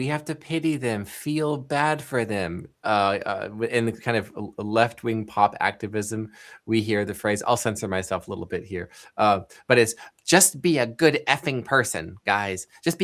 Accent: Dayton, Ohio, United States; There's an anecdote I can share from my hometown of Dayton, Ohio.

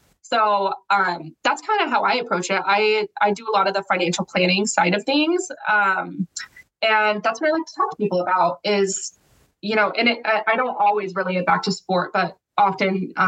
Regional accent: Spokane, Washington, United States; I grew up in Spokane. So Gonzaga is like the heart of Spokane and it's such a fun place to be.

